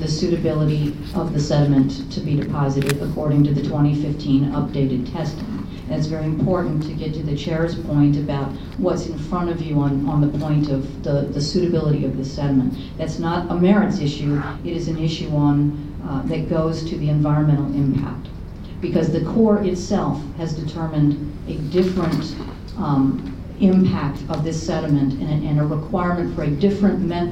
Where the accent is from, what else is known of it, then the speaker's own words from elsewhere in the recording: Maine, United States; So although I may not look it, I am Native American from this state.